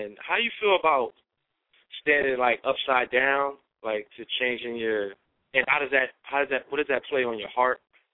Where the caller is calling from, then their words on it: Harvey, Louisiana, United States; Okay, yes, I'm calling from Harvey, Louisiana.